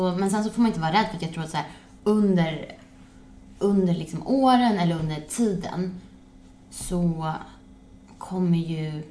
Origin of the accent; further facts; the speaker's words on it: Sweden; now in United Kingdom; Ja, och det kan jag alltså tycka som svensk, när du är van att det är mer jämställt mellan tjejer och killar.